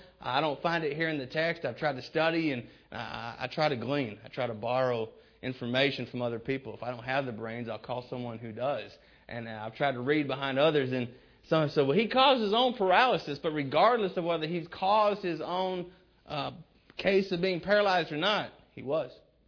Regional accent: Pontiac, Michigan, United States; also born or lived in Southern US; I was born in Pontiac, Michigan. My first father, he died when I was 19, but I grew up first 5-6 years in Pontiac, Michigan.

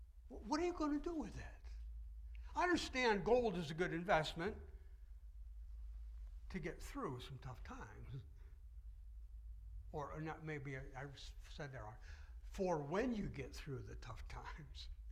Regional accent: New York, United States; I grew up in New York State, so it was not far from where he lived.

